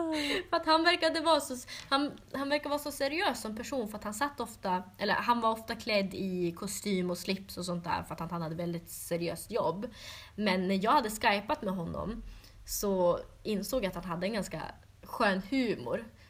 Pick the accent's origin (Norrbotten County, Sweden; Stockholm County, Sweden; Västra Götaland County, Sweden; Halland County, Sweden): Norrbotten County, Sweden; För jag tänkte, ja, men jag kommer ju ändå från Norrbotten.